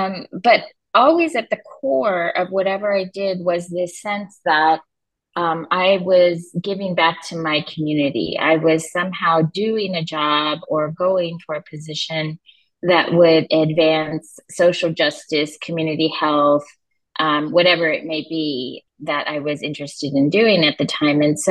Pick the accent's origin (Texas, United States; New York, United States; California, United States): California, United States; Los Angeles; I grew up in Los Angeles. I'm the daughter of a Japanese American born in an internment camp during World War II